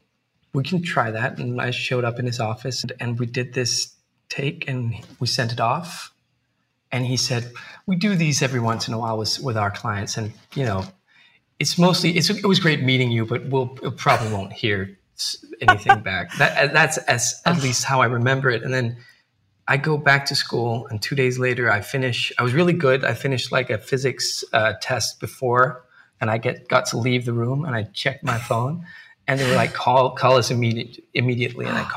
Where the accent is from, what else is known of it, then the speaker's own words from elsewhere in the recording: Denmark; English is a second language; I'm from Denmark. I lived in Copenhagen. I was 19 years old. I was in high school.